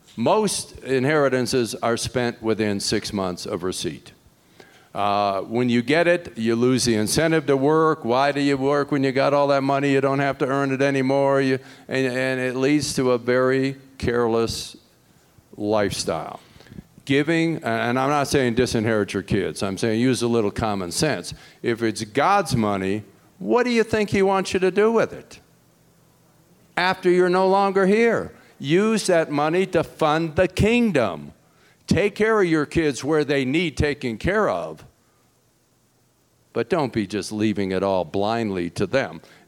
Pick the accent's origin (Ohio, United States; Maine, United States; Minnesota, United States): Ohio, United States; Cleveland; I'm from Cleveland. I learned to hate Pittsburgh.